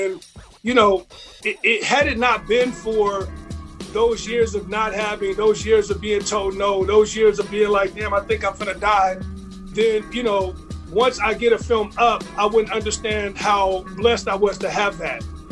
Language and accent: English; Gary, Indiana, United States; I came from Gary, Indiana, so I already knew what the struggle was in life.